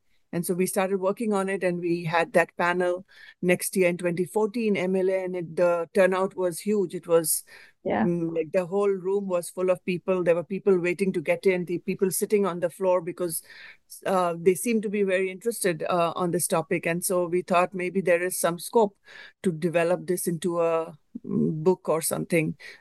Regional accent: India; So I grew up in India and went to a Christian Catholic school.

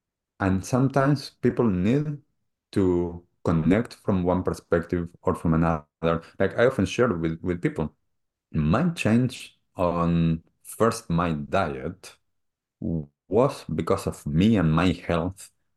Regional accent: Argentina; I grew up in Argentina as a typical kid in the city.

